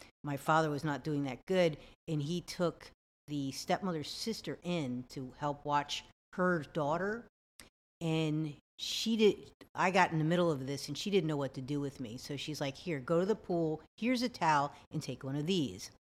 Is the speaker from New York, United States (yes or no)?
yes; New York, United States; also born or lived in Maryland, United States / New Jersey, United States; I grew up, I was born in Maryland, and we moved to New Jersey. And then later on, we moved to like upstate New York. And so I kind of grew up in different places.